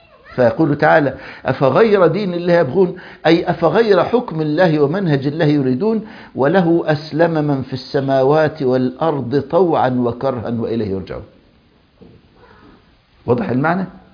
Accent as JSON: {"language": "Arabic", "country": "Egypt", "said": "بسموها النجفة عندنا في مصر"}